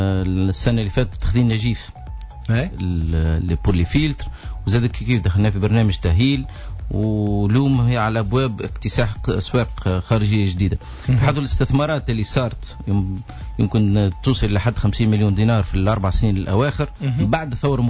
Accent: Tunisia; وبالتالي بلادنا تعز علينا وما نجموش نفقدوا الامل في بلادنا وفي الاستثمار في بلادنا وعوده النشاط الاقتصادي في تونس

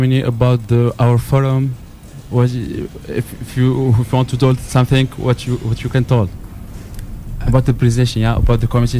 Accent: Tunisia

